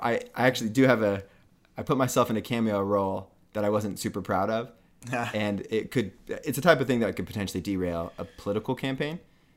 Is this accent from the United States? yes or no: yes; Sacramento, California, United States; I am actually here in my hometown, Sacramento, California, with...